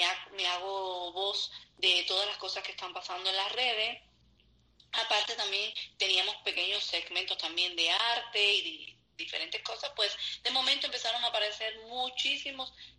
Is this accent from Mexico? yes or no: no; Cuba; Yo soy, imagínate, viciosa al café como cada cubano.